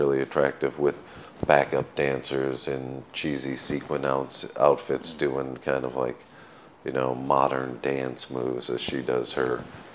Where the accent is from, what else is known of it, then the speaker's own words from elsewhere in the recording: United States; now in Egypt; as a foreigner, and particularly as an American, you're usually, people are curious